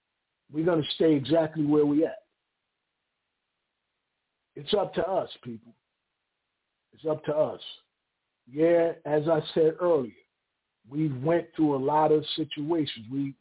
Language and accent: English; Paterson, New Jersey, United States; I'm from Patterson.